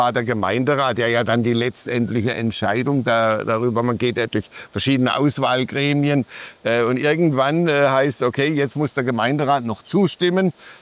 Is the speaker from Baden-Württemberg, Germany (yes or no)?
yes; Bühl, Baden-Württemberg, Germany; Ich komme jetzt nicht aus Karlsruhe, aber aus Bühl